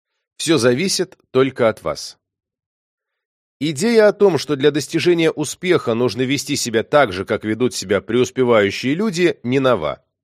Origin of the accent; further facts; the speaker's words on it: Russia; born there; Я родился в России, в простой семье, учился в школе, работал, получил 2 высших образования.